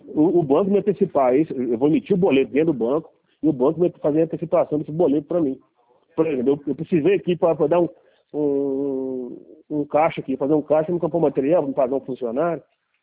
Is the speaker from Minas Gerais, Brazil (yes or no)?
yes; Minas Gerais, Brazil; sou de Minas Gerais